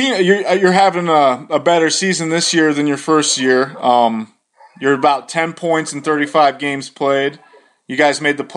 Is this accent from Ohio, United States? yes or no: yes; Ohio, United States